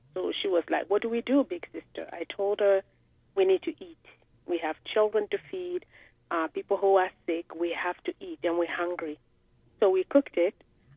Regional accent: Republic of the Congo; Well, I'm from Congo.

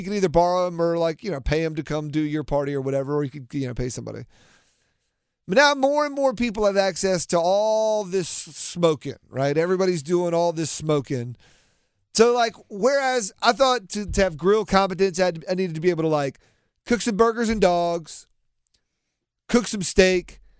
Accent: Raleigh, North Carolina, United States; I got city pride on the line because I'm from Raleigh.

